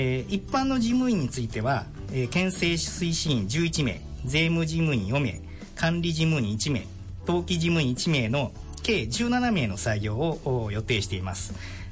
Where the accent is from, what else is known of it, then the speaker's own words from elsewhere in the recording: Nishinomiya, Hyogo, Japan; 私自身は本当に西宮生まれの西宮育ちでございますんで、はい、まあ、 … 、まあ、私ども本当に一軒ぐらいしかないんじゃないかなと思ってます。